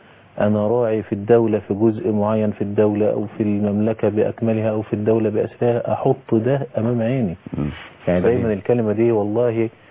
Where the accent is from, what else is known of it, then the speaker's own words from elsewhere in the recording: Egypt; يعني الزوج ده احنا عندنا في مصر رئيس وزراء واحد.